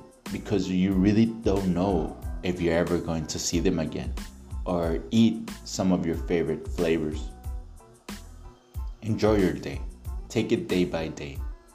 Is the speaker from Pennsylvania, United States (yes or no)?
no; El Paso, Texas, United States; I remember walking in my hometown of El Paso, specifically Horizon City.